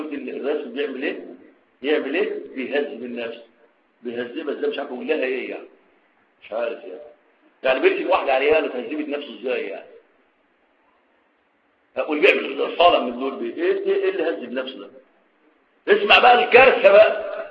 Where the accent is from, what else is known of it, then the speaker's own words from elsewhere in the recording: Egypt; في التعليم عندنا في مصر